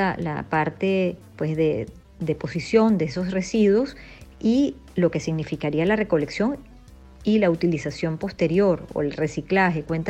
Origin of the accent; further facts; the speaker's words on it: Venezuela; como muchos venezolanos que han salido a dar lo mejor de sí mismo para poder dejar en alto pues nuestro país.